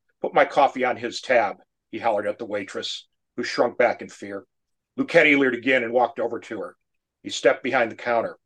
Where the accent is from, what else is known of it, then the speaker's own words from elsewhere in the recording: New York, United States; I lived in Western New York. I grew up in Western New York. We had some grindhouse theaters downtown Rochester